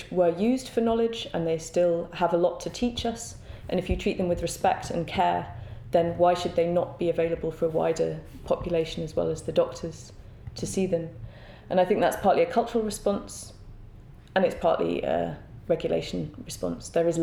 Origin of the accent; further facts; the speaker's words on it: United Kingdom; now in Denmark; coming to Denmark to work in this museum as a British person